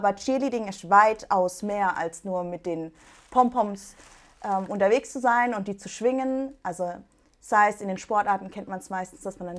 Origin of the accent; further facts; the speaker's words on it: Kirrlach, Baden-Württemberg, Germany; Ich komme aus Kirlach, das heißt etwas kleinerer Ort.